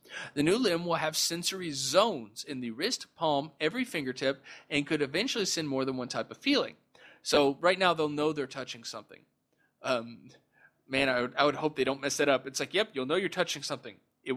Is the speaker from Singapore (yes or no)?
no; United States; I'm sorry, I'm American and I've been drinking.